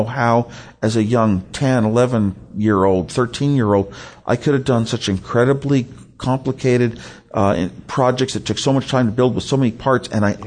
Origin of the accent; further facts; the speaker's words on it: California, United States; Another advantage of growing up in Silicon Valley is so many engineers were moving in to work for Lockheed